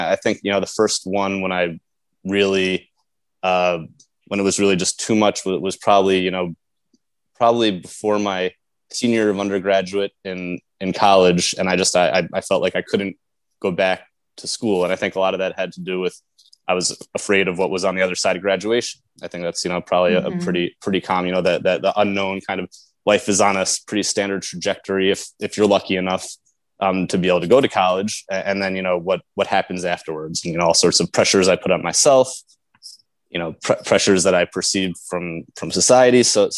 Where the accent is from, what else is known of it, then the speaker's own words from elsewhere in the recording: New Rochelle, New York, United States; I'm a native of Westchester. I'm from New Rochelle originally. Grew up through the New Rochelle School District. So I know Westchester well.